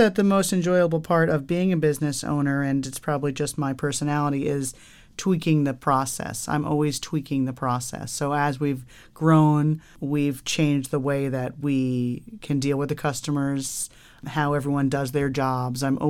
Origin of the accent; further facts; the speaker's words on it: New Jersey, United States; So I grew up in New Jersey, but I traveled a lot in my life. So I lived a lot of different places, but I'm mostly from New Jersey.